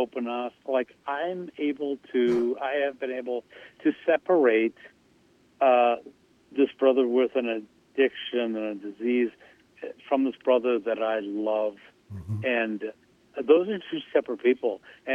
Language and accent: English; Madison, United States; And it's here right in my hometown of Madison, the startup.